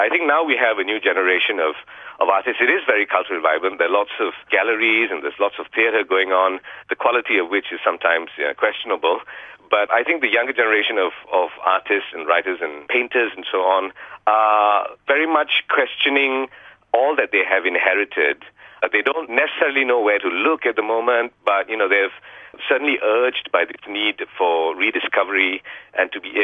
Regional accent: Kuala Lumpur, Malaysia; I mean, I was born in Kuala Lumpur. I was bred and raised here. I went to study in the UK, but, you know, Kuala Lumpur has always been my base.

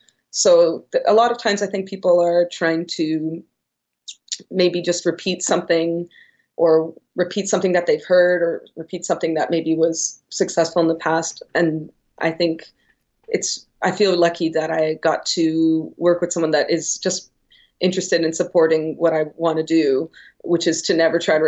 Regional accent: Toronto, Ontario, Canada; now in Montreal, Canada; I grew up in Toronto and I live in Montreal now

